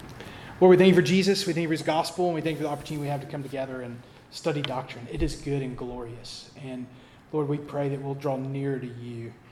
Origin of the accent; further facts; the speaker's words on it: Double Bridges, Alabama, United States; And I'm from Double Bridges, Alabama. There's a bridge down the road right there.